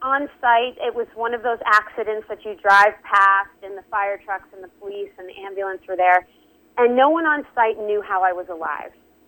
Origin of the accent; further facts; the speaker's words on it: East Coast, United States; I'm from the East Coast originally. I've been, you know, grew up like playing in the woods.